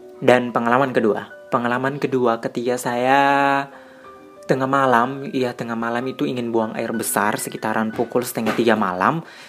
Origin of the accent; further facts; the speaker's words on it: Pasangkayu, West Sulawesi, Indonesia; moved away as an adult; now in Palu, Indonesia; Jadi saya adalah perantauan yang berasal dari Kota Pasangkayu, Sulawesi Barat, yang merantau ke Kota Palu untuk menempuh pendidikan tinggi di perguruan tinggi Universitas Tadulako.